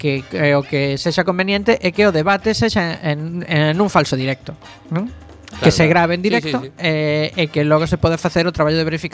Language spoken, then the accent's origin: Galician; A Coruña, Galicia, Spain; Porque que xeitosiños somos as coruñesas e os coruñeses